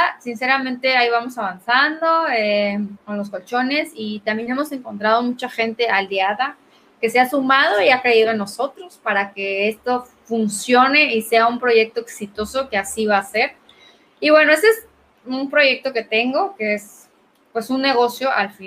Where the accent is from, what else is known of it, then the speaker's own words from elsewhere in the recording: Chiapas, Mexico; quiero hacer 10 saltos en 10 escenarios naturales en mi estado, porque yo soy chiapaneca, orgullosa.